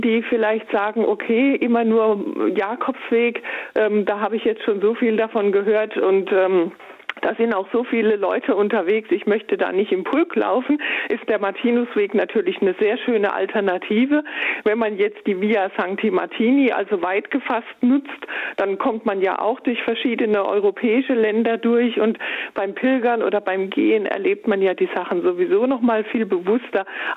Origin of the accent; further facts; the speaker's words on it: Baden-Württemberg, Germany; Ich komme ja aus der Nähe von Heidelberg.